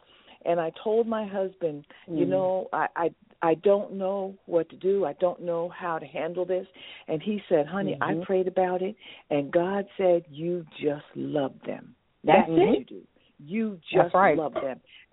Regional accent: New Jersey, United States; I am also from New Jersey.

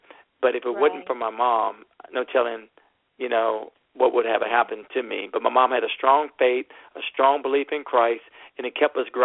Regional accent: Houston, Texas, United States; Well, I grew up in South Park Sunnyside here in Houston, Texas, which is a rough neighborhood.

